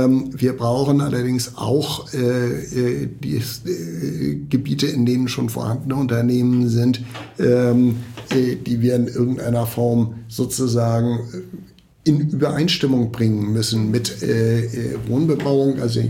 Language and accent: German; Lübeck, Schleswig-Holstein, Germany; Ich habe ja meine ganze Kindheit in Lübeck verbracht.